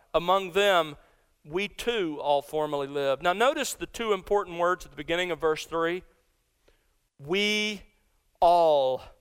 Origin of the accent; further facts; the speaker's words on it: Alabama, United States; I grew up in South Alabama, and as I think I've told you before, when I was growing up, our family owned an old World War II Army issue red Willys Jeep.